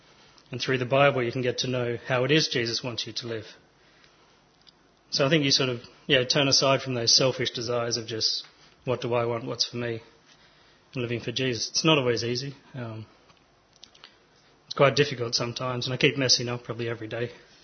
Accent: Canberra, Australian Capital Territory, Australia; also born or lived in Sydney; I grew up in Canberra. And after university, I moved up to Sydney, started work

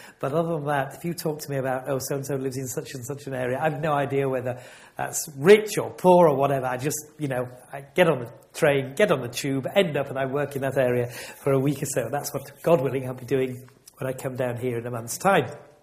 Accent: Yorkshire and the Humber, United Kingdom; So I come from Yorkshire.

